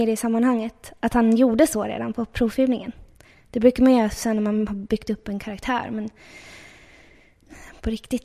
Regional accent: Upplands Väsby, Stockholm County, Sweden; när jag växte upp i Upplands Väsby.

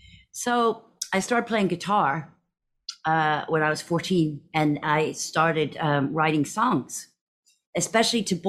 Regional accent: Texas, United States; born there; So I was born in Texas to a Scottish psychiatrist and a Southern Texas sort of socialite.

